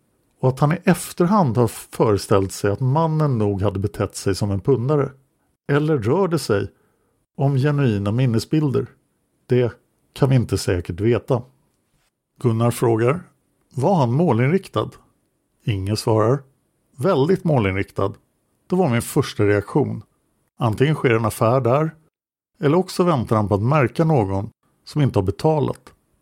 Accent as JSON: {"language": "Swedish", "town": "Stockholm", "region": "Stockholm County", "country": "Sweden", "tie": "born or raised there", "said": "Dessutom växte jag upp i Sköndal-Farsta under den absolut svåraste perioden på 60- och 70-talen."}